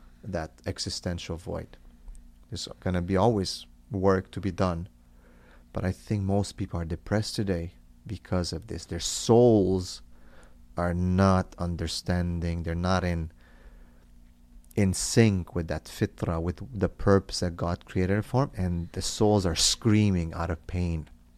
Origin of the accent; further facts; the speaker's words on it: Romania; I did not like Islam because that's how we were raised in Romania.